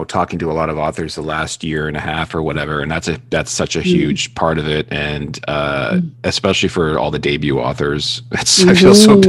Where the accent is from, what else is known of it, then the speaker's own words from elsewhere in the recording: Canada; we share one thing in common. We're both Canadian.